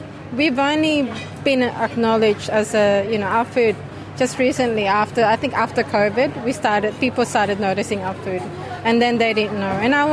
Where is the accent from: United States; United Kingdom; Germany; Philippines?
Philippines; Because she's Vietnamese and I'm Filipino and my mom's got a bit of a Spanish background and Chinese.